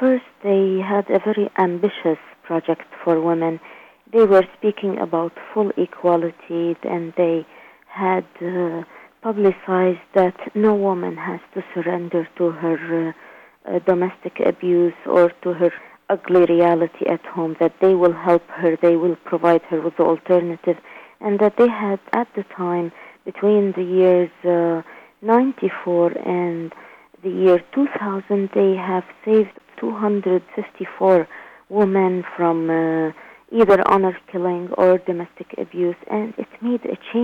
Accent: Baghdad, Baghdad Governorate, Iraq; moved away as an adult; I was born in Baghdad, and I lived most of my life in Baghdad. Most of my education I got in Baghdad. I worked as an architect there. Then I obtained my master's in Baghdad. And in the year 1993, I traveled

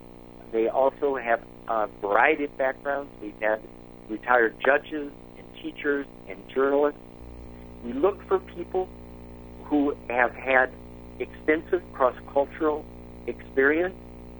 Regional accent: Minnesota, United States; So I come from Minnesota, and the small towns in Minnesota have, for example, grenade launchers and armored personnel carriers.

